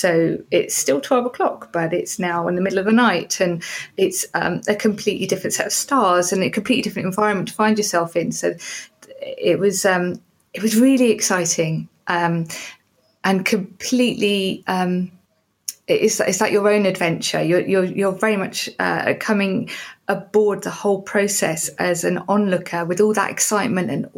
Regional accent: Southend-on-Sea, East of England, United Kingdom; I mean, I grew up in Southend, so an albacore dinghy was the extent of my ocean going, you know, on the estuary.

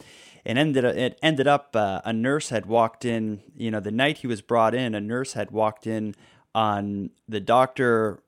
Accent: Halifax, Nova Scotia, Canada; he's from my hometown of Halifax

